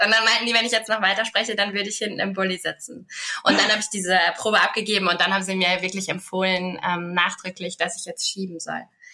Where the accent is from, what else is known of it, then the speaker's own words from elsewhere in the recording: North Rhine-Westphalia, Germany; Ich komme aus Westfalen.